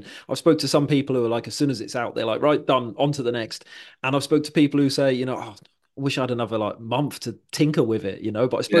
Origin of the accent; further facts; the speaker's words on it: Wales, United Kingdom; I'm Welsh myself as well